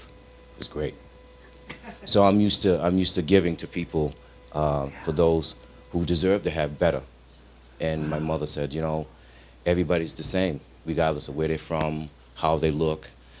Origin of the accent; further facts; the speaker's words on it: Rhode Island, United States; I'm not a member here. I'm from Rhode Island.